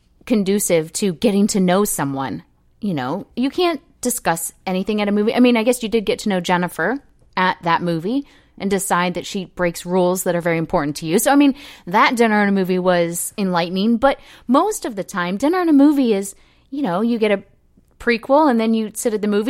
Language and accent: English; California, United States; Because I'm from California, you know, and so I moved here from just outside San Francisco.